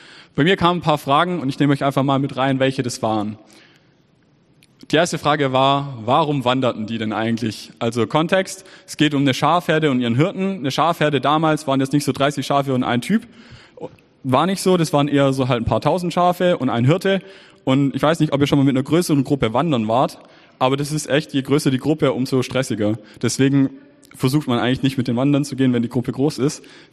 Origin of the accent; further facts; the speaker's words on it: Baden-Württemberg, Germany; ich bin Schwabe, ich glaube, man hört's.